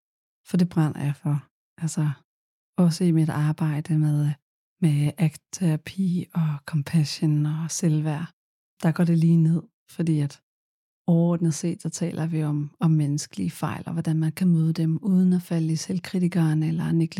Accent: Central Denmark Region, Denmark; Det kan være, at jeg sætter et ekstra tryk på A'et, fordi jeg er fra Midtjylland.

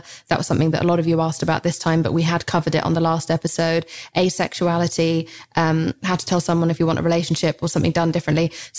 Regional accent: England, United Kingdom; God, I'm so English and embarrassing.

